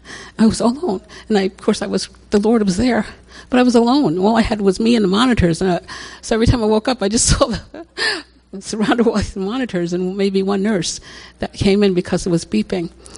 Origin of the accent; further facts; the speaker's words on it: United States; This is my home country of America.